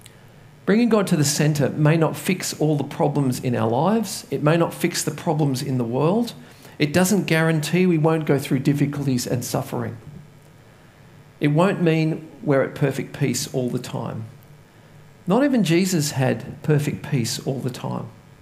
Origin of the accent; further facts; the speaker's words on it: Katoomba, New South Wales, Australia; I was walking down the main street of Katoomba, which is my hometown. I grew up there.